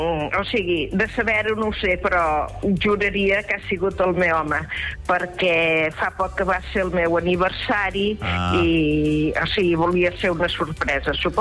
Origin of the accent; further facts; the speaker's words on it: Sallent, Catalonia, Spain; nosaltres som de Sallent